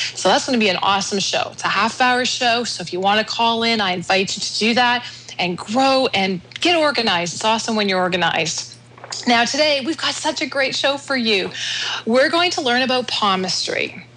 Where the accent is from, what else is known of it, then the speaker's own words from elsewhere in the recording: Canada; even though I'm Canadian, I go using that, the Fahrenheit